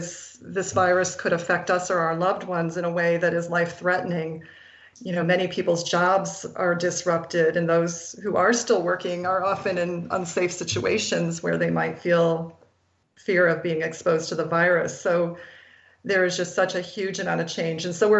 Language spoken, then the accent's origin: English; Iowa, United States; I grew up in Iowa, and I really had no idea about factory farming or things like that.